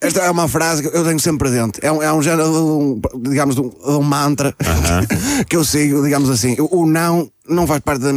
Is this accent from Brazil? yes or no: no; Esquelhão, Centro, Portugal; Que eu não sou de lá, eu sou do Esquelhão. Faz parte do concelho, mas é um bocadinho mais para cima. Eu fui para lá com 18 anos